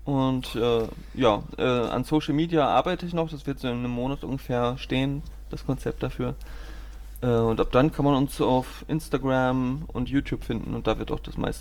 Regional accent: Coesfeld, North Rhine-Westphalia, Germany; Nö, bei uns in Coesfeld, im Kreis

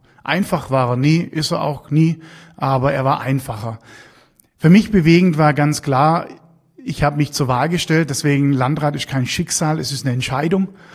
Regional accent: Baden-Württemberg, Germany; ich komme gebürtig aus dem Landkreis Freudenstadt. Das heißt, der Landkreis ist natürlich für mich ja mein Heimatlandkreis, wo ich somit eng verwurzelt bin und unsere Strukturen, Krankenhaus und alles schon eigentlich seit Kindes an begleite und in diesem Krankenhaus tatsächlich auch auf die Welt gekommen bin.

